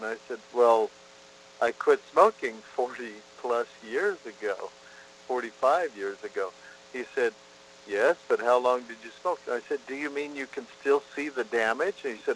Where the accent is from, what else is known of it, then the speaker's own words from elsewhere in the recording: Kansas, United States; Growing up in Kansas and the Midwest, I was in what you would call a dry county.